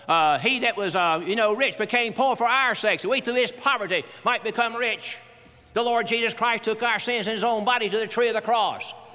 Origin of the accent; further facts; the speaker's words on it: North Carolina, United States; also born or lived in Florida; now in Tennessee, United States; She said, no, I'm from North Carolina. That's where I'm from.